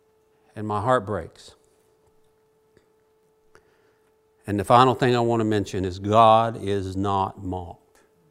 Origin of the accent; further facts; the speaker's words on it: Virginia, United States; we're like from Virginia, so we're a Virginian.